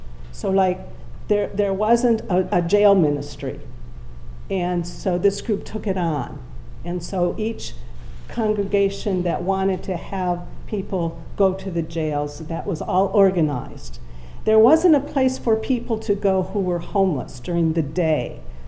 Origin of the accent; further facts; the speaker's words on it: Madison, Wisconsin, United States; also born or lived in Tulsa, Oklahoma; I grew up in Madison, the East Side, and then I went away to become a Dominican, and I got to see the world in a way. Spent a lot of the world in Tulsa, Oklahoma